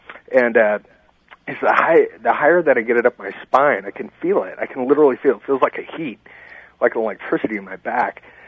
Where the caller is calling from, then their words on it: Oceanside, California, United States; I'm from Oceanside.